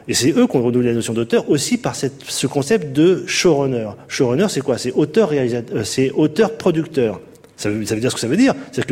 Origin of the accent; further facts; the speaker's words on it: France; parce que je suis français